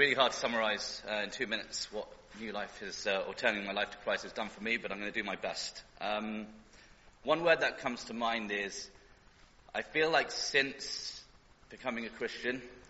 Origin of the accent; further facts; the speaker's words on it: India; Bearing in mind I'm Indian, I'm not short of family. There's hundreds of us